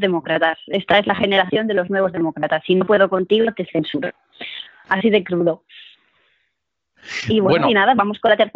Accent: Barcelona, Catalonia, Spain; porque yo soy catalana, yo soy de Barcelona

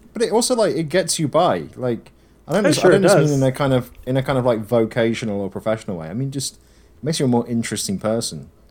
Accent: United States; So I'm an American. I don't want to read this.

